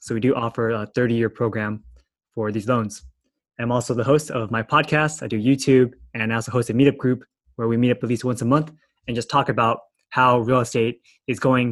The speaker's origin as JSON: {"language": "English", "region": "California", "country": "United States", "said": "You know, like, I'm from California. I only know sunshine and rainbows."}